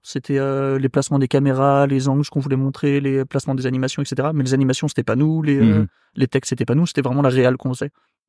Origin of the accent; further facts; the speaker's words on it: Brittany, France; je suis breton.